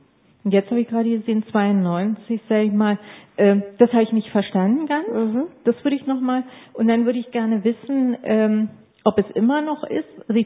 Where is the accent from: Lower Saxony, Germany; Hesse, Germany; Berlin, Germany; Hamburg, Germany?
Berlin, Germany; moved away as an adult; now in Austria; Und ich komme nun mal aus Berlin und war noch frisch hier und kannte das System noch nicht in Österreich